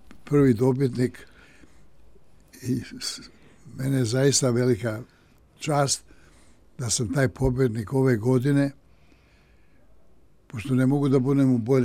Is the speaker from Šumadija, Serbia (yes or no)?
no; Belgrade, Serbia; ja sam odrastao u Beogradu i odrastao sam da gledam većinom ratne filmove.